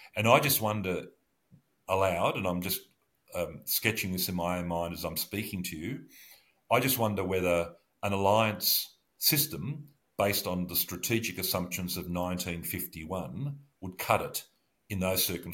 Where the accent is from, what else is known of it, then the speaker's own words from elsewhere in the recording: Australia; Being an Australian security official for so long, I'm deeply aware of and alert to the sensitivities with ASEAN